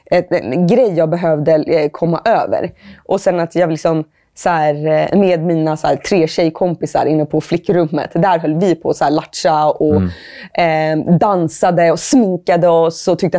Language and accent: Swedish; Finland; now in Sweden; Och det tänker jag är ganska spännande som finne att titta på.